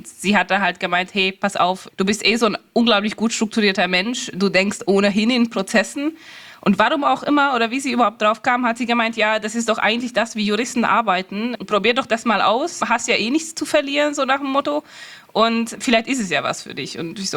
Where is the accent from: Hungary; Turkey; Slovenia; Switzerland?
Hungary; now in Germany; Also ich komme ursprünglich aus Ungarn.